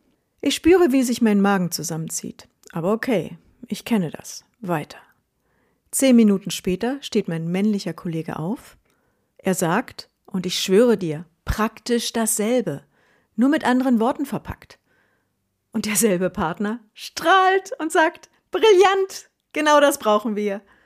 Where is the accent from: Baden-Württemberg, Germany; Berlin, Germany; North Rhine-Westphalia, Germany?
Berlin, Germany; now in Switzerland; Ich bin Berlinerin.